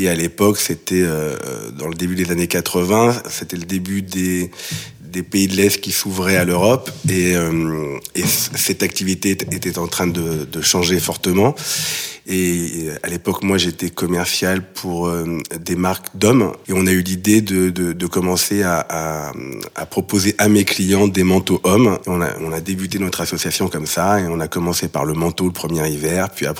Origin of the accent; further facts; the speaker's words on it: Paris, Île-de-France, France; Ben, je suis parisien, enfin, je suis né en banlieue parisienne.